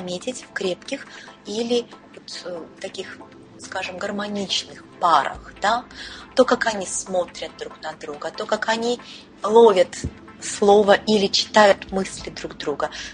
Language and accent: Russian; Saint Petersburg, Russia; Но, вот, например, я из Петербурга